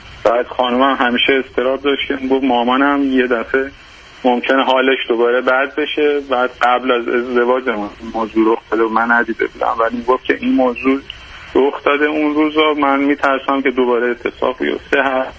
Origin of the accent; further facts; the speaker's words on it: Iran; now in United Kingdom; وقتی ما از ایران به یوکی اومدیم